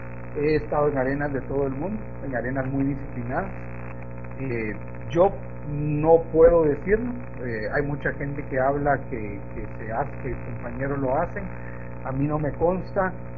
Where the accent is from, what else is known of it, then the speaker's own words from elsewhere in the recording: Guatemala; y los ha derrotado en mi país, ¿verdad?